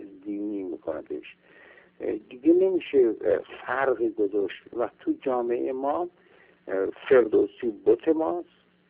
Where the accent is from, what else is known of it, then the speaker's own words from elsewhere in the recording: Iran; من یک ایرانیم، به همه علت در ایران این مسئله جا افتاده است